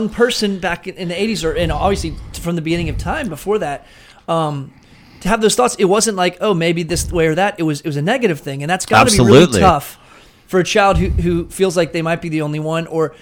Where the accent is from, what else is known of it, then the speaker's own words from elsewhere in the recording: Florida, United States; I'm from Florida. I've never been to Statesboro.